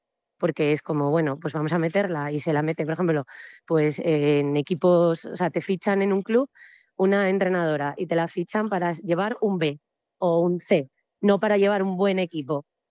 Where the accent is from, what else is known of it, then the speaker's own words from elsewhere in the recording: Mieres, Asturias, Spain; Entonces empecé muy pronto, yo soy de Mieres, entonces empecé jugando allí en Mieres